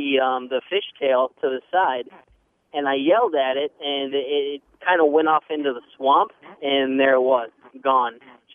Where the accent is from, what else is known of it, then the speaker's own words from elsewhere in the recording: Rhinelander, Wisconsin, United States; I grew up in Rhinelander, and I believe in it because I think I've seen one.